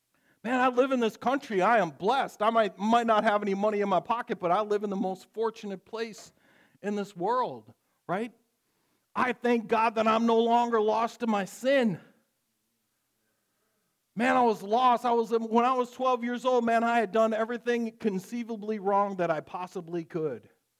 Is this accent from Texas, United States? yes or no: no; Wisconsin, United States; It's just I'm from Wisconsin or whatever.